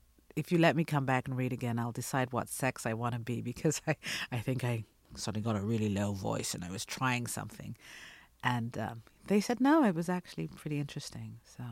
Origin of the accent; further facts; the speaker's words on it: England, United Kingdom; moved away as an adult; also born or lived in Guyana; I'm from British Guiana, which is now Guyana. I grew up in England, and I came here as an adult. I spent 7 years working on American accents.